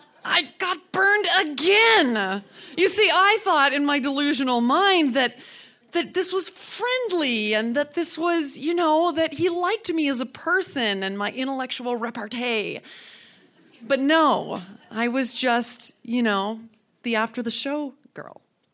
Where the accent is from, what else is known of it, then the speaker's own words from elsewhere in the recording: Boise, Idaho, United States; I said, well, I'm from Boise, so to work in Boise somehow.